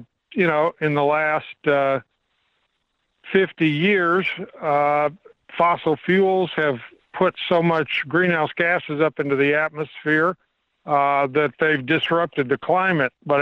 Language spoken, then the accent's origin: English; Texas, United States; I grew up in Texas, and I became a full-time activist in the late 60s, 1967, to be exact.